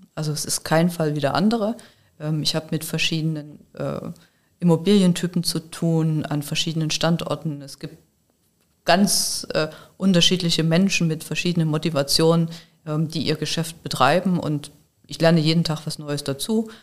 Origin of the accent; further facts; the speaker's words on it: Leipzig, Saxony, Germany; born there; moved away; Ich bin gebürtige Leipzigerin, bin seit 25 Jahren im Rhein-Main-Gebiet